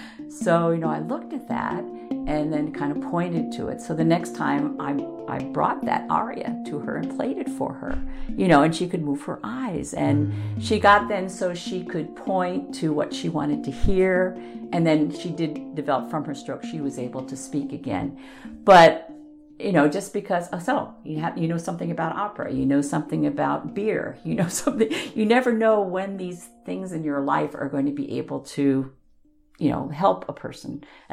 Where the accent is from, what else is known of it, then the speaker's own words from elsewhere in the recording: New York, United States; When I was growing up on Long Island, the Palisades Amusement Park was in New Jersey.